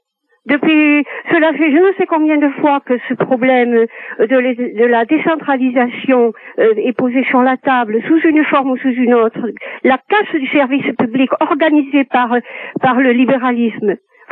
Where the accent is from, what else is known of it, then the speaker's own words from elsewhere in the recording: Toulouse, Occitanie, France; je suis de Toulouse.